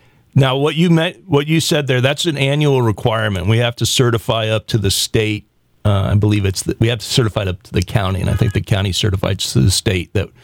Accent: the South, United States; I grew up in the South. And the high school building that I went to was built in the early 1800s, and it was the pride of the community.

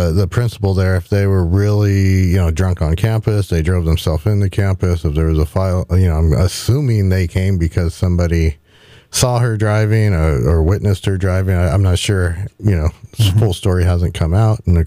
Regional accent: Paso Robles, California, United States; This is my hometown. I may not live here anymore, but I love Paso, and I want to see it on track.

